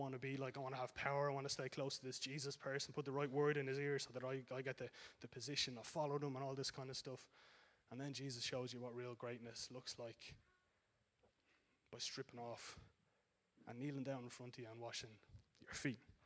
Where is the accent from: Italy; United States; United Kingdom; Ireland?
Ireland; Dublin, Leinster; we'd get up on stage and say … I'm from Dublin, and that's it